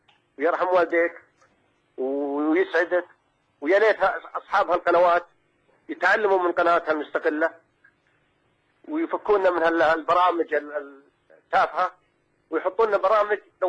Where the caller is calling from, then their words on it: Saudi Arabia; أنا من السعودية عمري 45